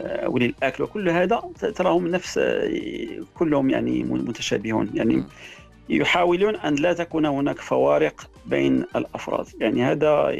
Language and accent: Arabic; Morocco; ماشي تيبقى جالس عاصر على القهوة كما نقولوا احنا في المغرب